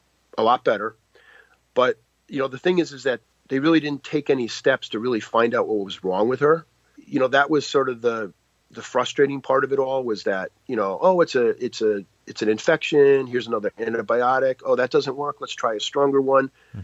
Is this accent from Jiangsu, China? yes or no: no; Yantai, Shandong, China; And there's really long lines now, and in Yantai, first off, the hospital in my hometown, can I swear on this podcast?